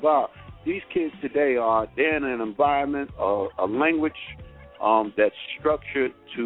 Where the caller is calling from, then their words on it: New Jersey, United States; and my theme is how to put the neighbor back in the hood, and I'm calling from New Jersey.